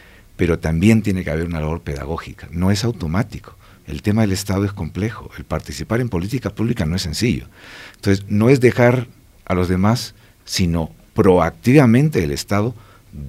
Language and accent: Spanish; Colombia; Yo que vengo de Colombia, en Colombia por la violencia han habido como 6 millones de desplazados internos